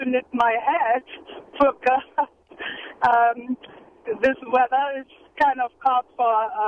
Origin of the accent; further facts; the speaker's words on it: Germany; moved away; Oh, my knitting story is I'm originally from Germany, and I am 52 years old, and I grew up with my sister.